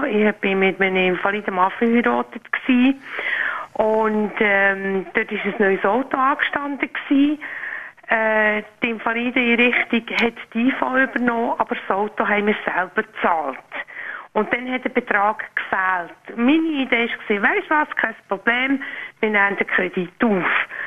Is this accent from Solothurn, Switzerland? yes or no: yes; Grenchen, Solothurn, Switzerland; Ich bin nicht aus Arberg, ich bin aus Grenchen.